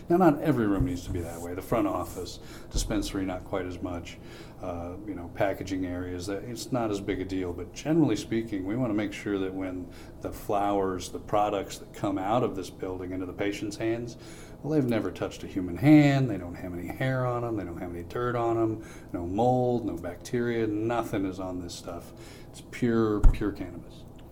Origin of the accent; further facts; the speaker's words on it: Fayette, United States; I'm from Fayette.